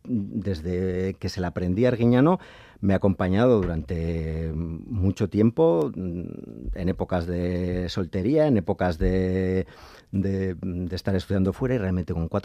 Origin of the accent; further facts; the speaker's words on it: Navarre, Spain; Y pues, como navarro tengo que decir, pero no solo como navarro